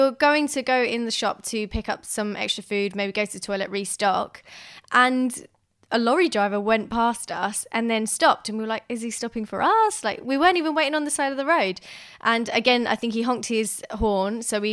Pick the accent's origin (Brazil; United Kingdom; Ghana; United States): United Kingdom; we actually didn't care because, you know, we're British, whatever.